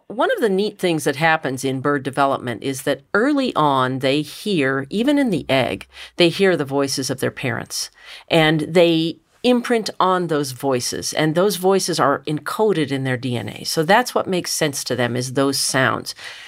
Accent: Richmond, Virginia, United States; I grew up in Richmond, Virginia, and my next-door neighbor had 17 free-roaming cats.

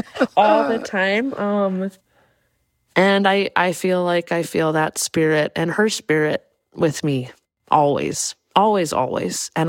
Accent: Clark's Point, Alaska, United States; Yeah, my grandmother was Muntjoc, and I was raised with her in Clark's Point in Bristol Bay.

